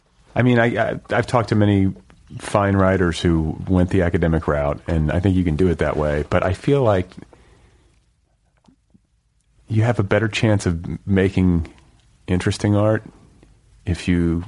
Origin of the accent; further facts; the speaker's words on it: Milwaukee, Wisconsin, United States; born there; now in Los Angeles, United States; I come from the upper Midwest. Okay. So I was born in Milwaukee.